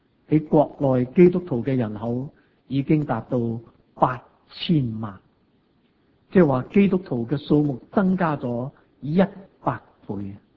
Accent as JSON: {"language": "Cantonese", "country": "Hong Kong", "tie": "born there", "said": "我自己呢是1982年才第一次回去国内，我在香港出世，"}